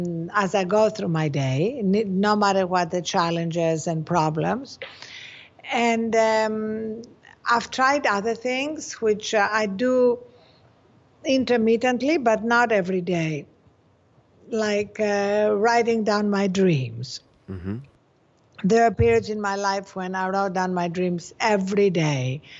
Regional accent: Greece; English is a second language; I was brought up in Greece, and people don't have breakfast. They have coffee. And so like a good Greek peasant girl

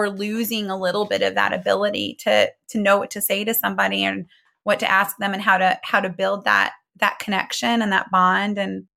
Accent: Muncie, Indiana, United States; I'm from Muncie, Indiana, and one of my closest friends, we've known since we were three, also works in marketing.

